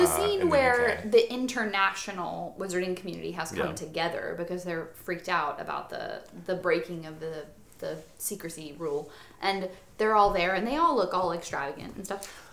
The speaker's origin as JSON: {"language": "English", "country": "United States", "said": "I don't know if the we came from feeling like I'm part of the magical world or the we came from being American."}